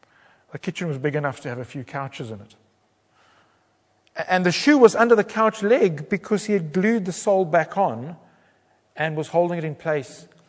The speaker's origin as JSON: {"language": "English", "country": "South Africa", "said": "I cheekily asked him about the shoe under the couch. I'm South African, I can do that."}